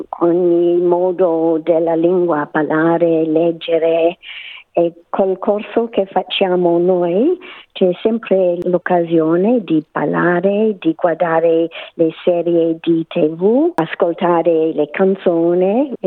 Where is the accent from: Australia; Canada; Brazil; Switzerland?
Australia; accent: Australian; Italian is a second language; so che parlo con un accento australiano.